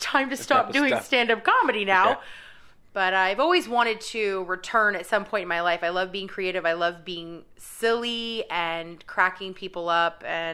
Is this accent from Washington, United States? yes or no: yes; Kent, Washington, United States; I was in a little suburb about 20 minutes south of Seattle. So not that far from the city and not that far from Alki, which is like the main beach.